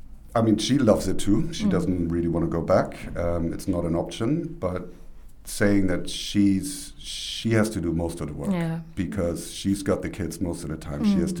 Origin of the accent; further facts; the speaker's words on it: Hamburg, Germany; I was born and brought up in Hamburg most of my life, so I know it inside out, and it's a cool place. It's the second largest city in Germany, but it's a big city.